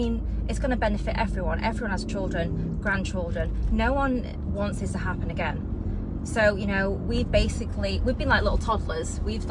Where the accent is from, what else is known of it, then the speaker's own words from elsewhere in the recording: England, United Kingdom; moved away; I come from England, and one of the first things I noticed on, you know, arriving here, I'm like, there's no sidewalks.